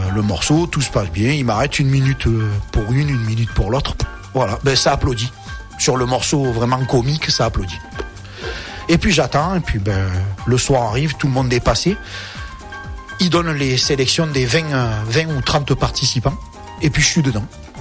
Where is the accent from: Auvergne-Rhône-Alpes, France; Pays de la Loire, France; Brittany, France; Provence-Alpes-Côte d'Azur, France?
Provence-Alpes-Côte d'Azur, France; Entraigues-sur-la-Sorgue; also born or lived in Carpentras; Moi, en fait, au départ, j'habitais sur Entraigue. Voilà, donc je suis né à Carpentras. J'ai habité toute ma vie à Entraigue.